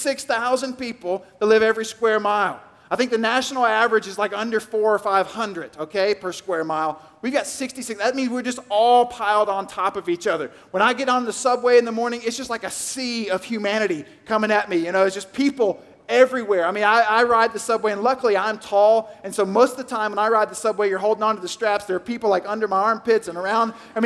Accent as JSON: {"language": "English", "town": "Louisville", "region": "Kentucky", "country": "United States", "tie": "born or raised there", "lives_now": "New York City, United States", "said": "I grew up in Louisville, Kentucky. My wife is from Clemson, South Carolina. We met at Middle Tennessee State University, spent time in Atlanta, Georgia"}